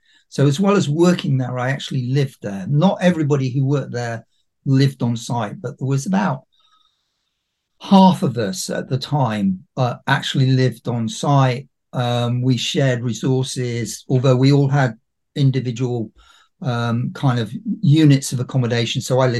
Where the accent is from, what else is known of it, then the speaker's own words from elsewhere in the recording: Nottingham, East Midlands, United Kingdom; So I was born and raised in Nottingham.